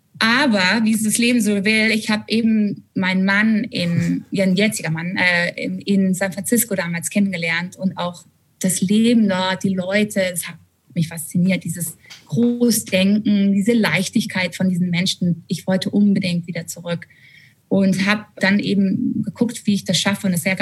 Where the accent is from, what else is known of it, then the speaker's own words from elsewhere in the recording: Germany; ich als Deutsche